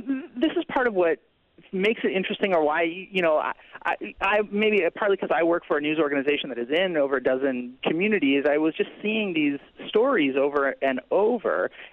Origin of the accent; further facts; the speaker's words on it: Milwaukee, Wisconsin, United States; I'm from Milwaukee. Why not? It seems like fun to me.